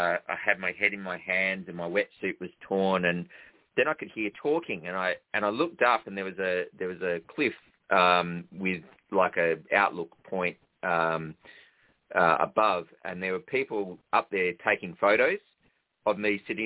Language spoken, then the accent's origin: English; Western Australia, Australia; growing up in the Pilbara, really biodiverse environment, and I spent a lot of time, you know, roaming around in the outback